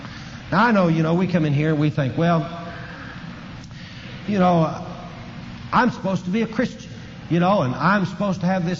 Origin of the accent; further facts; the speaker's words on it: Duncan, Oklahoma, United States; In my hometown in Duncan, Oklahoma, there was a man by the name of John Robinson.